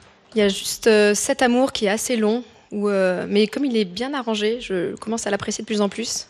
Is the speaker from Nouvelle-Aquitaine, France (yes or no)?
yes; Nouvelle-Aquitaine, France; comme moi, je viens du Pays Basque